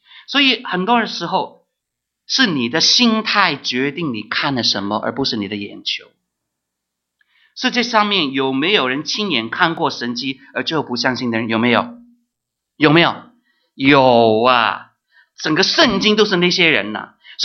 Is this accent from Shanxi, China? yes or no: no; Guangdong, China; 我们广东人说过桥抄板